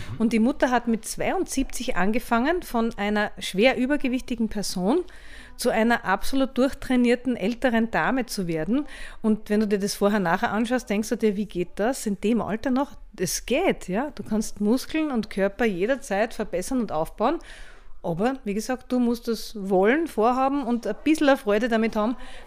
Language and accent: German; Graz, Styria, Austria; Eigentlich war ich ursprünglich Grazer, also bin ich Grazer ursprünglich.